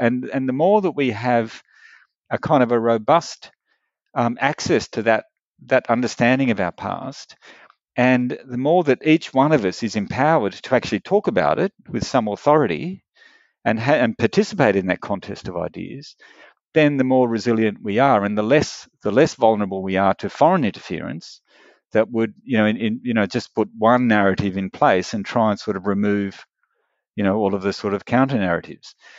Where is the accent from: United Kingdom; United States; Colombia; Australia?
Australia; how secure we are in being Australian and understanding, you know, what it means to be Australian